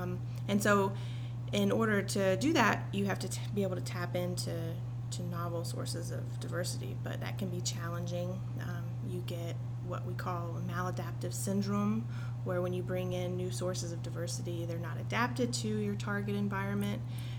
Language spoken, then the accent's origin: English; Georgia, United States; I'm actually from Georgia, lived here about 20 years, and then moved to North Carolina with the military